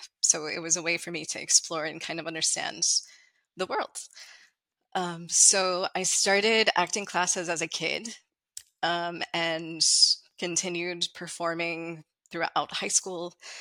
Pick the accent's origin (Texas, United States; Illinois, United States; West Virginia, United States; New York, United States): West Virginia, United States; So I grew up in West Virginia. My parents are from a really incredibly small town in northern West Virginia called Preston County.